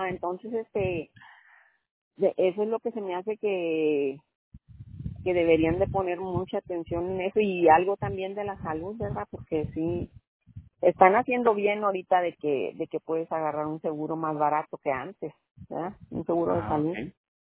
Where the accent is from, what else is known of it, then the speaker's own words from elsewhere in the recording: Mexico; born there; Yo nací en México.